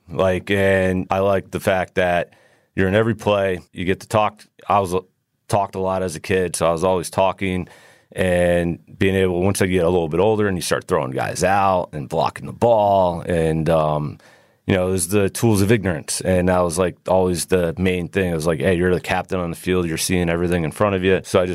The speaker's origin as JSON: {"language": "English", "region": "Florida", "country": "United States", "tie": "born or raised there", "said": "I grew up in Florida, right outside of Tampa. So it was baseball all the time."}